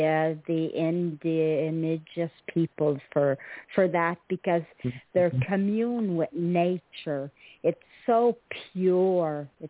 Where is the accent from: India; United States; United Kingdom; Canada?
Canada; I didn't even know this existed, and I'm from Canada.